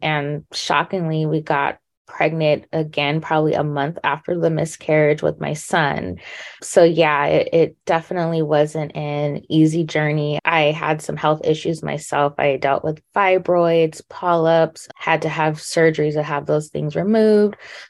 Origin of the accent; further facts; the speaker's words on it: California, United States; I'm from Southern California.